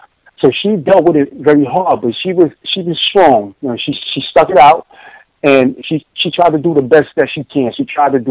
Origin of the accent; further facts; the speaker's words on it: New York, United States; Like, you growing up in Harlem during the 80s and 90s, at my age, a teenager becomes accustomed to the lifestyle and becomes kind of hardened from that type of lifestyle.